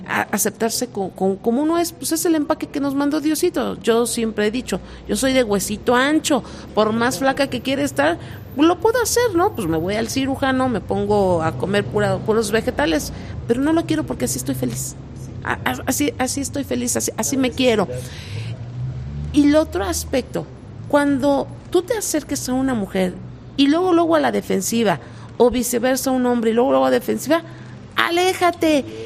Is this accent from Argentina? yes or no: no; Jiquipilco, State of Mexico, Mexico; Quiero decirte que en mi tierra, en Jiquipilco, todavía nos saludamos, nos damos los buenos días.